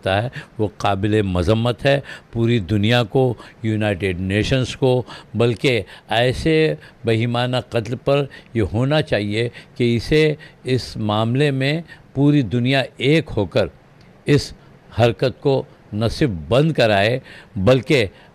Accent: India; ایک مسلم ہونے کے ناطے، ایک ہندوستانی ہونے کے ناطے، ایک انسان ہونے کے ناطے،

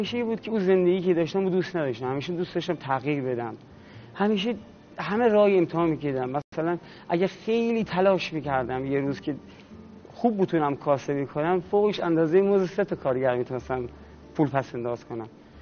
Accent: Shiraz, Fars, Iran; now in Bavanat, Iran; من بچه شیرازم، ولی زندگیم جوری شد که دیگه شهرم الان شده شهر بوانات

